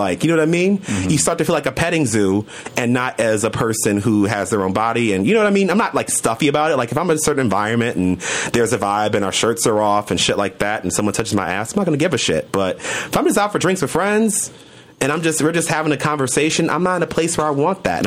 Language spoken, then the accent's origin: English; Chicago, Illinois, United States; I am from Chicago.